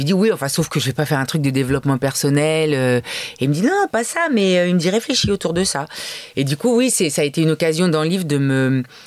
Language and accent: French; Paris, Île-de-France, France; après, moi, j'ai grandi à Paris tout le temps